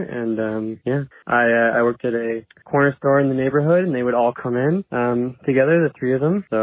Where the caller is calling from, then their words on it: Victoria, British Columbia, Canada; I'm just calling from Victoria, BC, Canada.